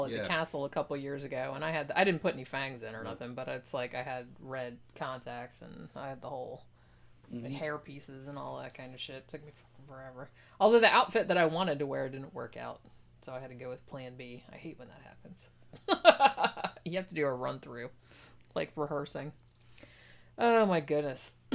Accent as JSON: {"language": "English", "region": "Florida", "country": "United States", "tie": "born or raised there", "said": "because I grew up in Florida, you guys, and Halloween is never cold ever."}